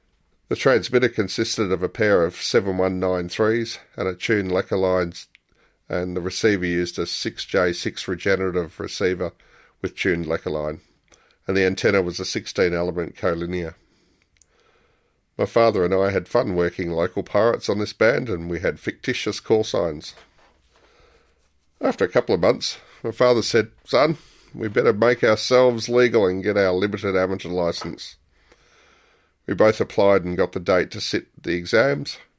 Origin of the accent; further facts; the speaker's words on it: Whyalla, South Australia, Australia; born there; I was born in Whyalla, South Australia.